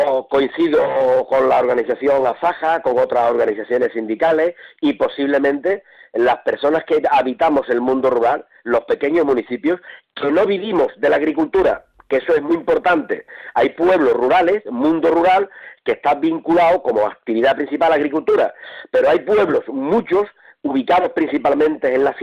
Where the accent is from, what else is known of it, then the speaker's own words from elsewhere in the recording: Berrocal, Andalusia, Spain; Yo habito en una zona rural que en el año 2004, el incendio más catastrófico de Andalucía fue en la zona de mi pueblo, Berrocal, en la cuenca minera de Río Tinto.